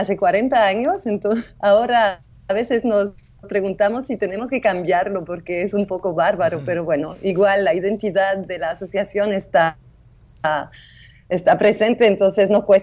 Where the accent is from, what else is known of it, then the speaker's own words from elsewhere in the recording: Belgium; first language French; Spanish is a second language; soy chilena, soy mitad chilena, pero no hablo muy bien el español, entonces perdóname, porque siempre viví en Bélgica, hablo francés.